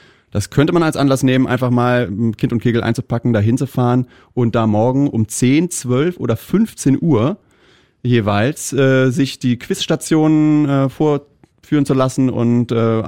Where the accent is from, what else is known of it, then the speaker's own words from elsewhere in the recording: Rhineland, Germany; Ja, aus dem Rheinland.